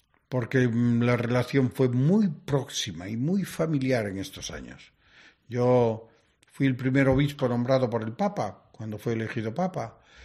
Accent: Galicia, Spain; now in Extremadura, Spain; Me daba cuenta de que era el primer arzobispo extremeño, aunque gallego, pero extremeño, yo ahora mi tierra es Extremadura

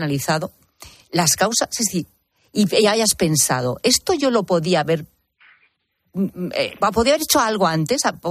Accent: Maide, Castile and León, Spain; en mi tierra, con estos 37 grados que marca Zamora Capital. 37 grados también en mi pueblo, en Maide, que es algo nunca visto.

